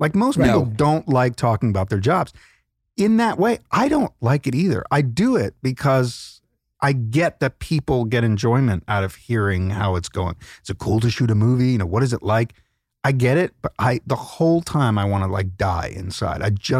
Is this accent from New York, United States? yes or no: yes; Queens, New York, United States; now in New Jersey, United States; I'm from Queens, but we moved to New Jersey 9.5 years ago.